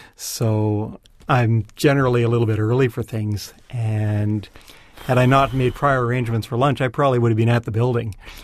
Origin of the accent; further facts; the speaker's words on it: Canada; where I grew up in Canada was part of the underlying bedrock was Canadian Shield